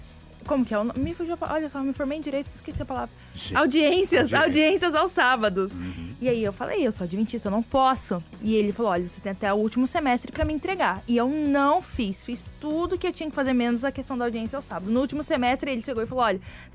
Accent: Jacareí, São Paulo, Brazil; Eu sou de Jacareí mesmo, velho.

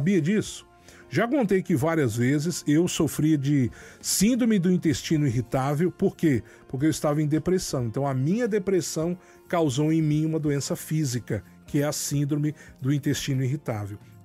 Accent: Juiz de Fora, Minas Gerais, Brazil; Lá na minha cidade, lá em Juiz de Fora, eu só conheço uma banca. E Juiz de Fora é a quinta maior cidade do estado de Minas.

